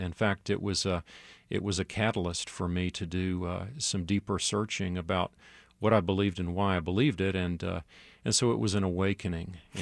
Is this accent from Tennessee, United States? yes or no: yes; Knoxville, Tennessee, United States; I grew up in East Tennessee, the city of Knoxville, and went to school there, grade school, high school.